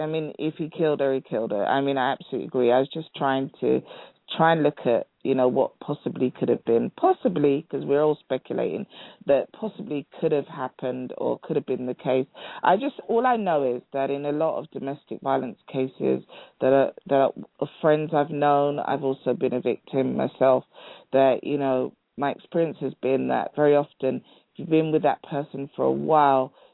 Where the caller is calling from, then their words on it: United Kingdom; From the UK.